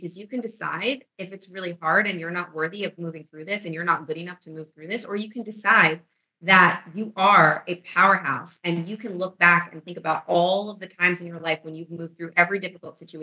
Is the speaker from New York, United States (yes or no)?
yes; New York City, New York, United States; I had tied my identity to New York. I was like, I am a New Yorker through and through. I will never leave New York.